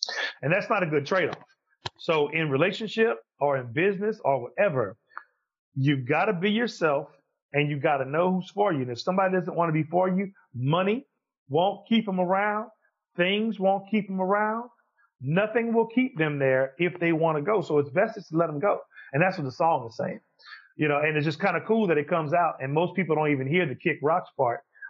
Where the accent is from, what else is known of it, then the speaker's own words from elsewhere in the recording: Louisiana, United States; I come from Louisiana music is Louisiana Creole music is what my family plays, right?